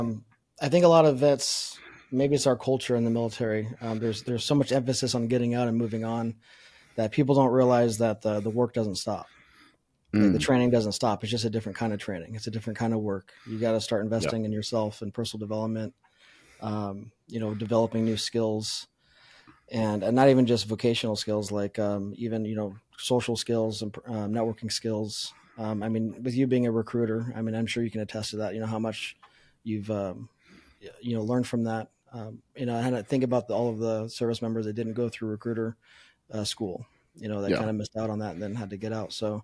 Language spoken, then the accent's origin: English; Las Vegas, Nevada, United States; So I was, born and raised in Las Vegas.